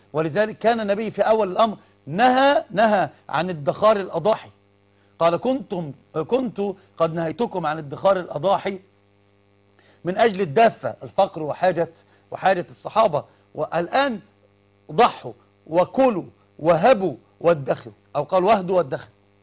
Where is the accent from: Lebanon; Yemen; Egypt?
Egypt; Upper Egypt; أنا صعيدي وأفتخر، وأهل الصعيد أقحاح، عرب أقحاح، تعرفونهم من سوهاج ومن غيرهم